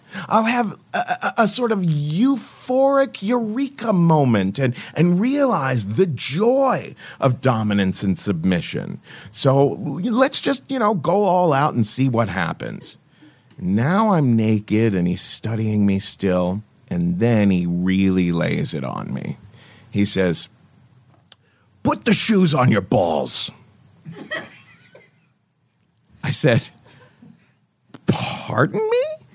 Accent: Ohio, United States; I'm from Ohio. I don't know how to be impolite and, like, cut things off.

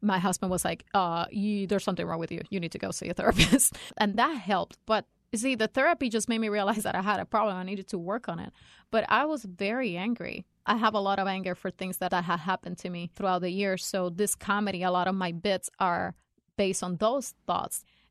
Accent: Puerto Rico; born there; a Hispanic female in the Army and here in the States, you know, my perspective as a Latino, because I was born in Puerto Rico.

